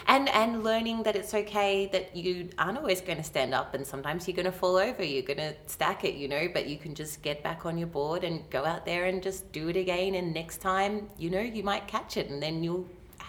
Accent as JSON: {"language": "English", "region": "New South Wales", "country": "Australia", "tie": "born or raised there", "said": "I grew up in the Blue Mountains, so didn't originally, you know, be a water baby from birth"}